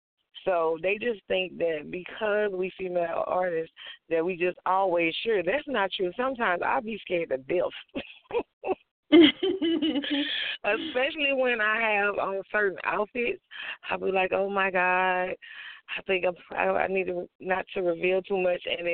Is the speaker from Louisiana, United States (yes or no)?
yes; Baton Rouge, Louisiana, United States; I grew up under him in South Baton Rouge, Louisiana.